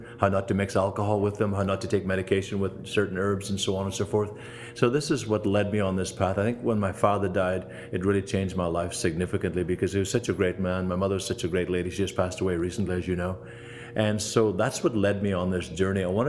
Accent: Ireland; I grew up in Ireland, family of 11, holes in my shoes, but a very strong faith by my great parents.

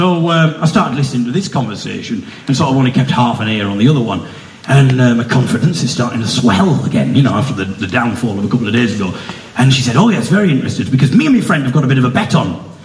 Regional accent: United Kingdom; well, because I'm British, I thought, well, I want to be very polite and diplomatic about this.

